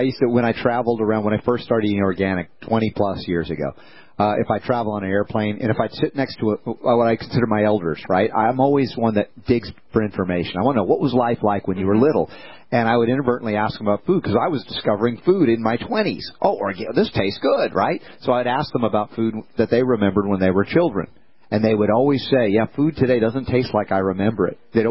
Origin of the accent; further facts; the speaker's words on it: United States; because as an American, I was raised where food, if it was cheap and fast and easy, that was enough.